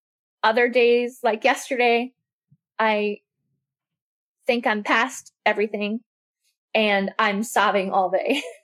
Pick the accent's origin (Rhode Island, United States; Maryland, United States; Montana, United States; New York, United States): New York, United States; Originally, I'm from New York, and he took me to New York and proposed to me outside Central Park